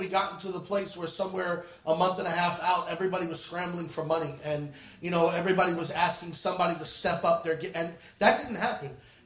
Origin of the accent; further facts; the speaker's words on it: Queens, New York, United States; And I'm from Queens.